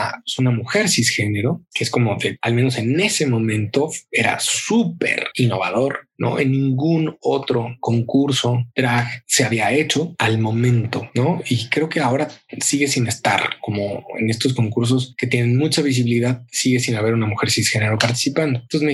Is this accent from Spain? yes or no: no; Mexico; Y es tanto el machismo y el patriarcado que vivimos, sobre todo como mexicanos